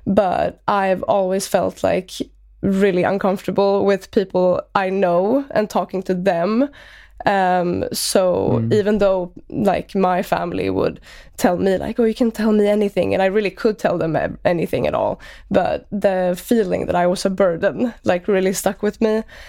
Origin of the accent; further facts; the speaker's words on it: Stockholm, Stockholm County, Sweden; I grew up in Stockholm.